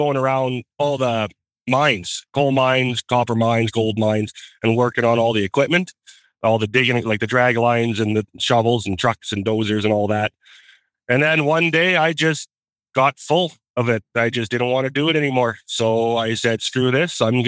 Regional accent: Canada; Oh, because I'm Canadian.

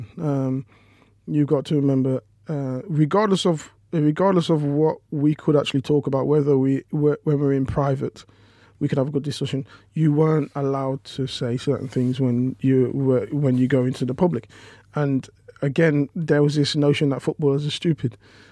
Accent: Leicester, East Midlands, United Kingdom; I'm from Leicester

